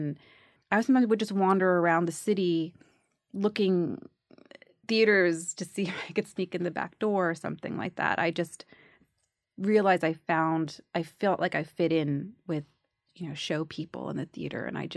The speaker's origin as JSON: {"language": "English", "region": "New York", "country": "United States", "tie": "born or raised there", "said": "I grew up in the Bronx, but I have no, very innocent."}